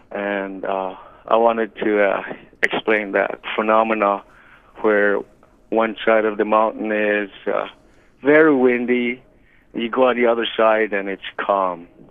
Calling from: Chevak, Alaska, United States; I'm calling from Chivac

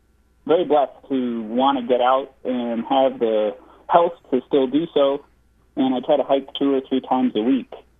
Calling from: Wrangell, Alaska, United States; also born or lived in Petersburg / Ketchikan / Sitka / Juneau; I'm calling from Wrangell, Alaska today. I also live in Petersburg, Alaska.

